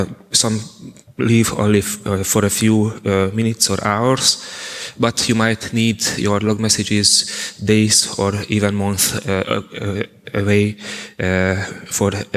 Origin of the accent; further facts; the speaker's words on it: Hungary; English is a second language; from Hungary, evangelist at Balabit, developers of Syslog.ng.